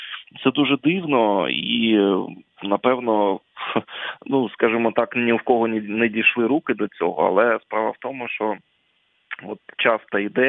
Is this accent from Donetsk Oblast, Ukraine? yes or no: yes; Donetsk, Donetsk Oblast, Ukraine; я з Донецька